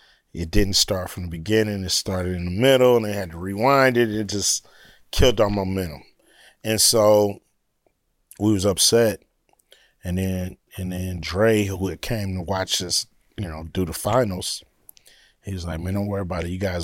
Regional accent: Los Angeles, California, United States; Know, I'm from L.A. They from Compton. Uh-huh. I'm from South Central.

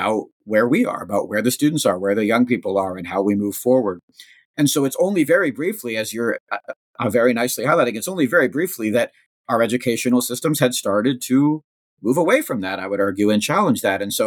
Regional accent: Virginia, United States; And yeah, for me growing up in Virginia in the 1980s in public schools

